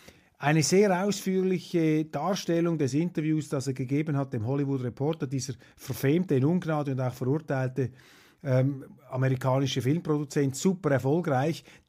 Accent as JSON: {"language": "German", "country": "Switzerland", "said": "Wir sind Schweizer."}